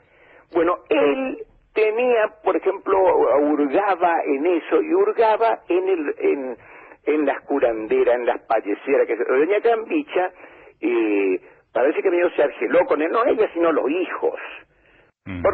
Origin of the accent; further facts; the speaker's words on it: Argentina; esto es la resistencia, esto es la patria, estos tipos resisten y hacen que sigamos siendo argentinos, criollos, diferentes a todos